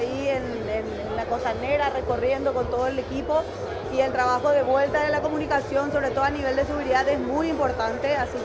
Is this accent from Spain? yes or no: no; Paraguay; No, como paraguayo. Este es el trabajo de todos los paraguayos, ¿verdad?